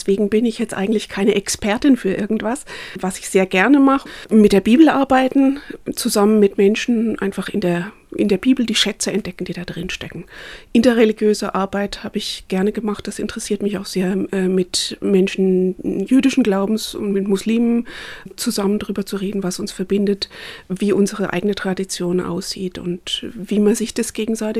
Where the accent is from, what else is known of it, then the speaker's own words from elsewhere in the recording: North Rhine-Westphalia, Germany; moved away as an adult; now in Würzburg, Germany; Ich habe einen Migrationshintergrund. Geboren bin ich in Westfalen und aufgewachsen und bin dann zum Studium nach Würzburg gekommen. Und seitdem bin ich mit einer Unterbrechung eigentlich immer hier im Bereich Untermain gewesen oder in Würzburg.